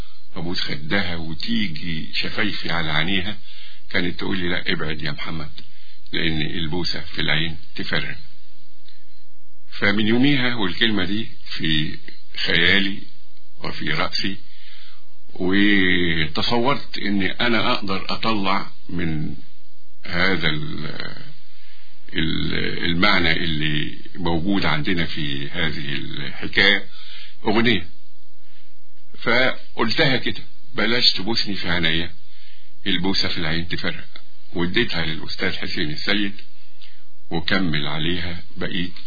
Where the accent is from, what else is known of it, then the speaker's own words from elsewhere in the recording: Egypt; ده كلمة بنقولها احنا مصريين